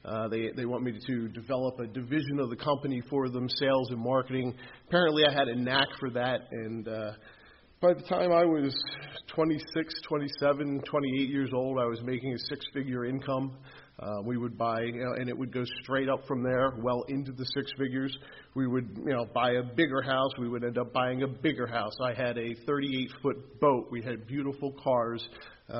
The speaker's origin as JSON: {"language": "English", "town": "Newtown", "region": "Pennsylvania", "country": "United States", "said": "I'm actually from Newtown, but I got sober in Bristol and in Levittown, and that's where I spend most of my time. So I kind of identify with being from Bristol."}